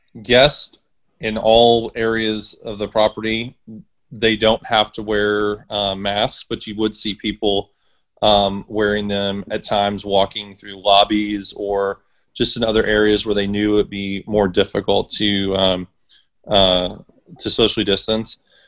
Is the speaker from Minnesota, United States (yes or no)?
no; Texas, United States; I'm a Texan